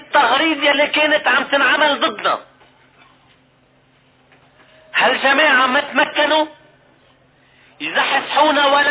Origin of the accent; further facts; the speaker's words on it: Lebanon; كلنا سوا كلبنانيين احرار، كلنا سوا كلبنانيين مسؤولين عن مصيرنا